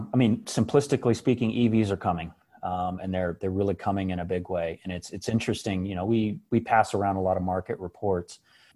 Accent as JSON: {"language": "English", "region": "New Mexico", "country": "United States", "said": "And of course, I'm from New Mexico, so everything's got to have green chili."}